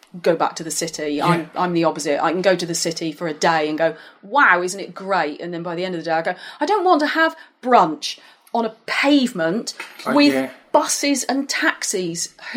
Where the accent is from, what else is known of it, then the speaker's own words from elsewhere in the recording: South West England, United Kingdom; Middle of Somerset, so middle of nowhere. Grew up playing on farms.